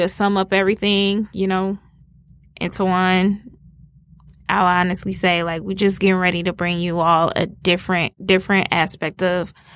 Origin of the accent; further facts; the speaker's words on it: Detroit, Michigan, United States; Well, I'm from Southwest Detroit.